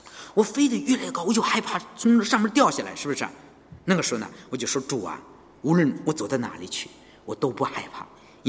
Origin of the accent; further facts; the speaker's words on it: China; 我觉得我们是一个中国人嘛